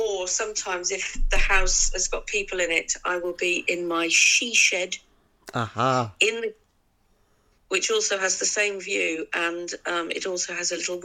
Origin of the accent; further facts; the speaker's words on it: Birmingham, West Midlands, United Kingdom; now in Devon, United Kingdom; You know, I grew up in Birmingham and I moved to Devon